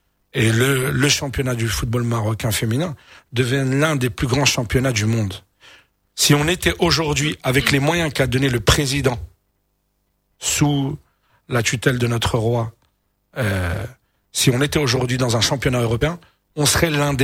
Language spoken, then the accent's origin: Arabic; Morocco; ملي جيت من المغرب بلادي بغيت نزيد فيه